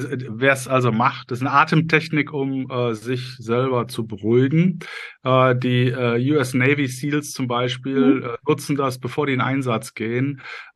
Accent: Cologne, North Rhine-Westphalia, Germany; ich habe das Buch veröffentlicht als Kölsche Jung

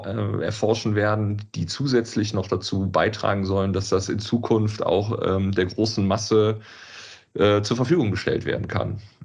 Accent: Cologne, North Rhine-Westphalia, Germany; wir sind Kölner und wir wollten tatsächlich einen Bezug zu unserer Heimatstadt herstellen.

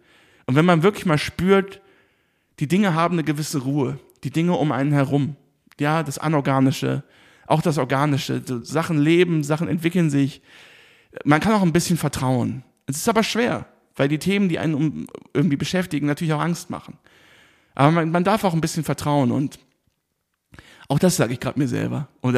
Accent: Rhineland, Germany; ich habe das oft in meiner Heimat, sage ich jetzt mal, im Rheinland bemerkt

